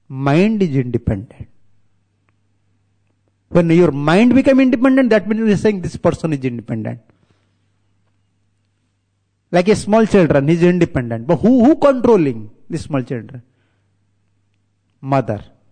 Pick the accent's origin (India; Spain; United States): India; English is a second language; My pronunciation is a little different because I am from India and I usually am not speaking in English.